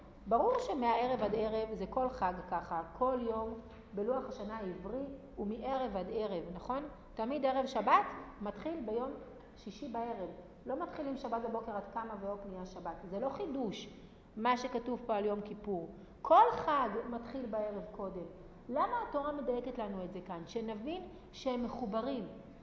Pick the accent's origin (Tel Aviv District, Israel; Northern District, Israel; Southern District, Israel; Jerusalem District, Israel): Southern District, Israel; Kiryat Gat; תמיד יש לי תמונה, אני מקריית גת.